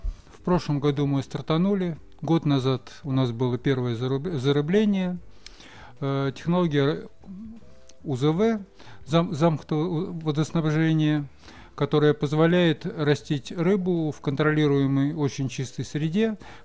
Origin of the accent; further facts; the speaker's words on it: Moscow, Russia; Дело в том, что вообще-то мы москвичи, люди достаточно далекие от сельского хозяйства